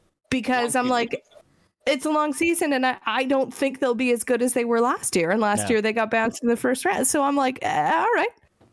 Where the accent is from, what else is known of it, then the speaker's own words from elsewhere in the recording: Canada; and maybe because we're Canadian, are slightly more pessimistic